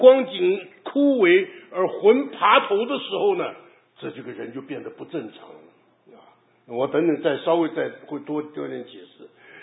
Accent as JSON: {"language": "Chinese", "country": "China", "said": "那全世界没一个国家能赶得上我们中国人这么厉害的"}